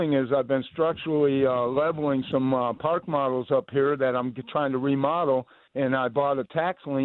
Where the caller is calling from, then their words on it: Yarnell, Arizona, United States; I'm calling from up in Yarnell.